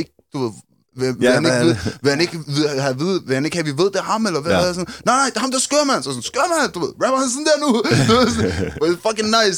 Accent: London, United Kingdom; Ja, du ved, jeg er fra London.

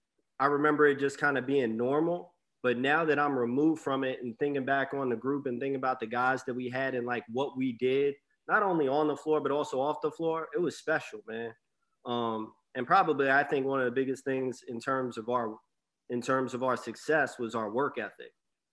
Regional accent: New York, United States; I'm from Long Island, New York

